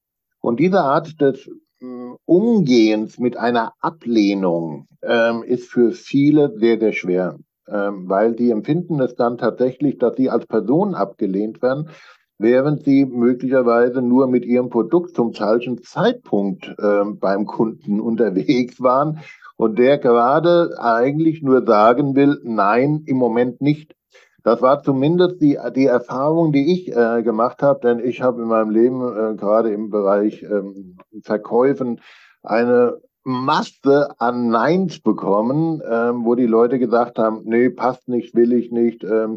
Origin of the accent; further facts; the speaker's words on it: Alzey, Rhineland-Palatinate, Germany; born there; moved away as an adult; now in Hamburg, Germany; Ich bin ein gebürtiger Rheinhesse, geboren in Alzey, kleines Weinstädtchen Mainz, Worms, Bingen, Bad Kreuznach.